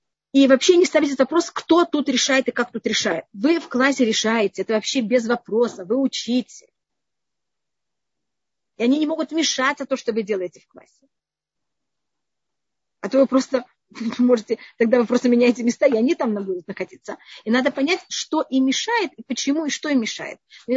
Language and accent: Russian; Israel; now in United States; И я также была из Израиля.